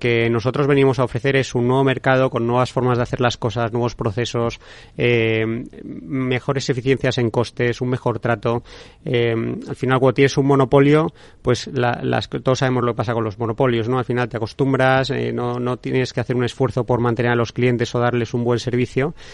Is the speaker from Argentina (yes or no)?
no; Spain; y eso que estoy en España, ¿no? Y soy español.